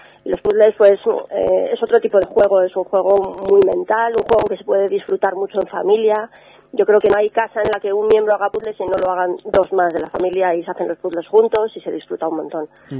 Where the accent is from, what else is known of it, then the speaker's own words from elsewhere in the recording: Madrid, Community of Madrid, Spain; Yo tampoco soy de Ávila, soy de Madrid, lo que pasa es que veraneo en un pueblo de Ávila, el pueblo de mis padres